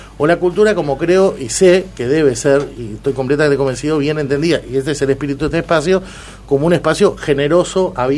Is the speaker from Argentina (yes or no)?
no; Uruguay; esa cosa pajuerana, polerina, uruguaya